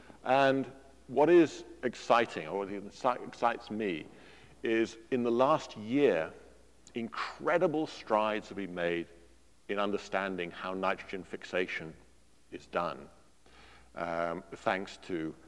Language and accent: English; United Kingdom; Now, I come from Britain, and in Britain there are a lot of yew hedges.